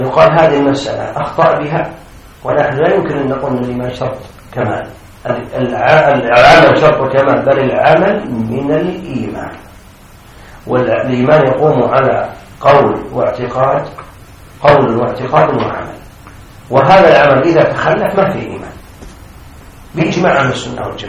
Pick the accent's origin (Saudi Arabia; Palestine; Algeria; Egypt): Saudi Arabia; لكن بعد تلميذه جاءوا عندنا في السعودية